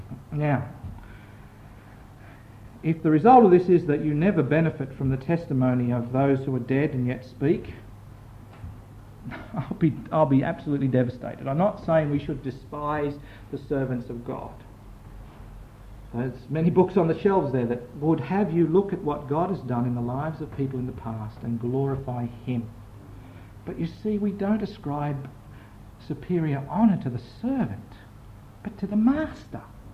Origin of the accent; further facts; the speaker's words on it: Australia; I used to regret that I was born in Australia and saved in Australia.